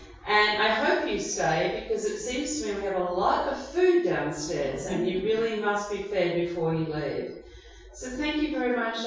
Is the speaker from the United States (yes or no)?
no; Australia; accent: Australian; And if you detect a little bit of an Australian accent there, you're right, I'm not from New Jersey.